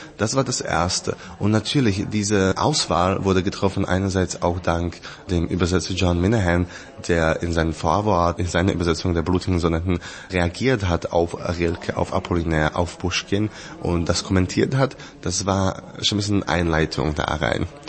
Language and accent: German; Slovakia; für eine Spielzeit zurückzukehren zu meiner Heimat, also in die Slowakei